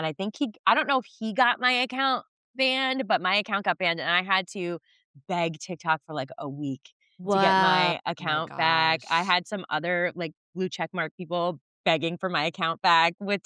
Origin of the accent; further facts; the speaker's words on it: New Jersey, United States; Because I'm from New Jersey, right? So I'm like, he's country to me.